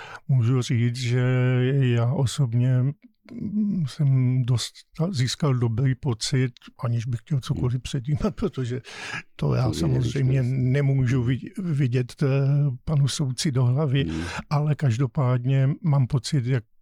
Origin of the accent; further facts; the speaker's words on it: Brno, South Moravian Region, Czechia; my jsme v Brně, jsem z Brna